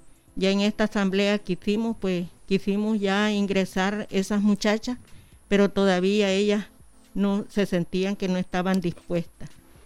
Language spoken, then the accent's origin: Spanish; La Grecia, Chinandega, Nicaragua; vengo de Comarca La Grecia, municipio de Chinandega